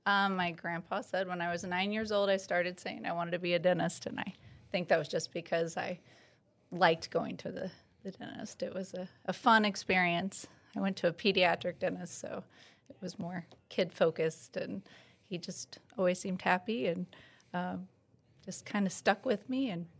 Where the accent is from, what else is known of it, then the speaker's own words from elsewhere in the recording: Indiana, United States; Either they're from Pendleton, they live in Pendleton. We're all basically from Madison County.